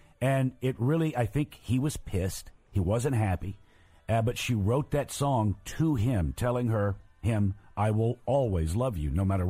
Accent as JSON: {"language": "English", "town": "Muscle Shoals", "region": "Alabama", "country": "United States", "tie": "born or raised there", "said": "Well, I've never really talked about this with Andy and Gina, but growing up in Muscle Shoals, there were a lot of recording studios"}